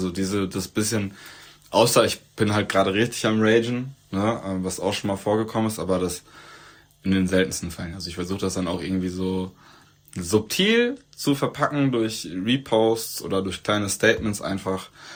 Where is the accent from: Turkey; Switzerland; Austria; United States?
Turkey; now in Germany; Guck mal, Alter, ich bin Türke, ich sehe auch so aus